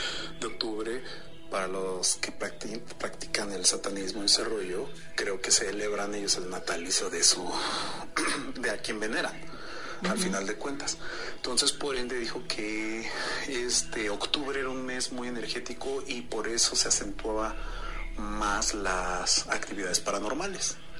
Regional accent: Cuautitlán Izcalli, State of Mexico, Mexico; de Cotitlán, Izcalli.

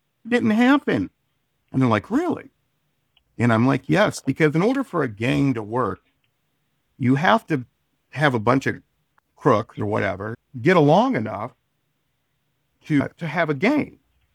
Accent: Detroit, Michigan, United States; Not I grew up in Detroit.

